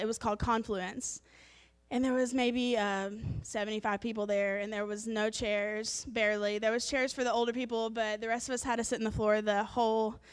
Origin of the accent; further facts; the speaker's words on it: Alabama, United States; I am from Alabama, but I actually moved to Cleveland 3 years ago, and now I'm about to move away from Cleveland.